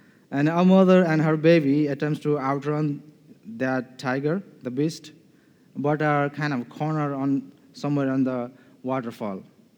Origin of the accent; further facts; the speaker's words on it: Nepal; moved away as an adult; now in United States; I'm from Nepal, and me and my wife, we came here in the Calvin Seminary in 2011 and graduated in 2013 from a Master's Theology course. Prior to that, I served in Nepal a couple of years